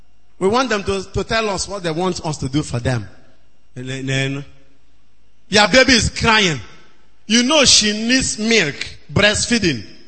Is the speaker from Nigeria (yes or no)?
yes; Nigeria; I am not from Niger Delta. I am from Igbo land.